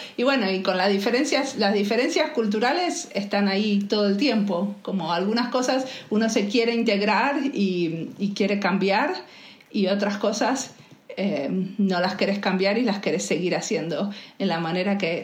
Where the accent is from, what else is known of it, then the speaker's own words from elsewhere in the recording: Argentina; now in Finland; aunque vivo acá hace 20 años, ¿no? Hay cosas que me siento muy argentina y hay otras cosas que cuando voy a Argentina me siento muy finlandesa.